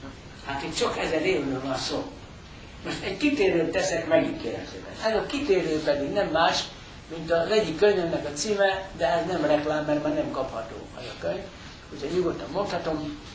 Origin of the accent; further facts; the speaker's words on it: Zala, Hungary; Még kisgyerek voltam, nagyon szerettem, ugye Zalai vagyok